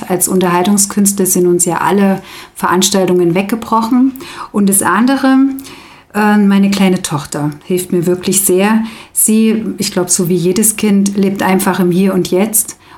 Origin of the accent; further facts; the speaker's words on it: Oberwiesenthal, Saxony, Germany; ich bin 44 Jahre alt und gebürtige Oberwiesenthalerin. Ich habe aber fast 20 Jahre hier nicht gelebt und bin jetzt schon seit 2 Jahren wieder hier.